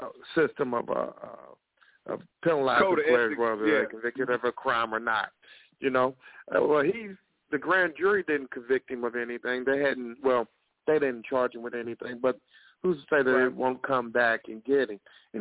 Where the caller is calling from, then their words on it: Ocho Rios, Saint Ann Parish, Jamaica; I'm calling from Ojos Rios, baby.